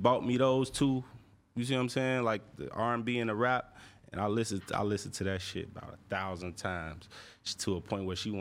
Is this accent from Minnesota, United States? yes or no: no; Chicago, Illinois, United States; Well, I grew up in the Inglewood area of Chicago, you feel me?